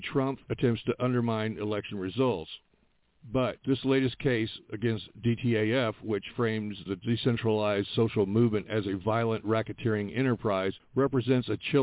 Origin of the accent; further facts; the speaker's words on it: New York City, New York, United States; As a New Yorker who saw our city council vote to build new jails, even as the entire city said, we don't want this, it gave me a lot of hope.